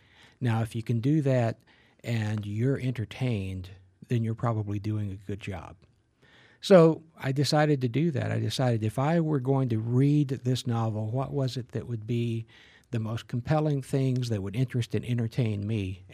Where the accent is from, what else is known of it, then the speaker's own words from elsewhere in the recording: Southern US, United States; Most of those things came from my knowledge of growing up in the South in the Appalachian Mountains.